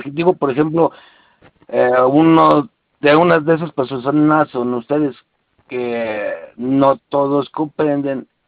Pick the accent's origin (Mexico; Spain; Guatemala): Mexico; A ver, que veas que yo soy de México, ¿eh?